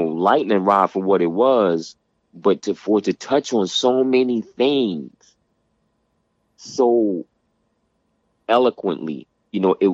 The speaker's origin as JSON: {"language": "English", "town": "Atlantic City", "region": "New Jersey", "country": "United States", "tie": "born or raised there", "said": "I grew up in Atlantic City, New Jersey."}